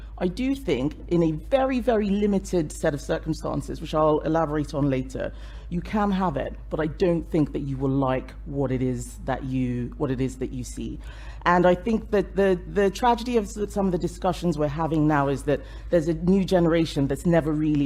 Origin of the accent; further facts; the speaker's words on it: Nigeria; Where I lived, we had socialism. They didn't call it socialism. I grew up in Nigeria.